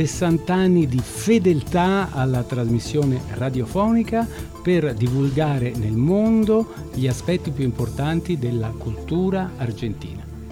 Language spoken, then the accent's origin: Italian; Rome, Lazio, Italy; also born or lived in Paris; Sì, sono romano e diciamo dopo, insomma, ho anche vissuto in Parigi, in altre parti d'Europa, e però sempre italiano